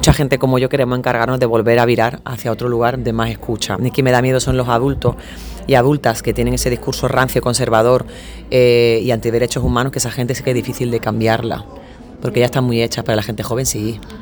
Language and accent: Spanish; Andalusia, Spain; accent: Andalusian; first language Andalusian; como en nuestro caso en Andalucía, nuestro dialecto como una lengua, porque queremos ya hablar de una cosa más simbólicamente hablando de mi lengua madre se llama andaluz y no le llame dialecto porque yo te hablo andaluz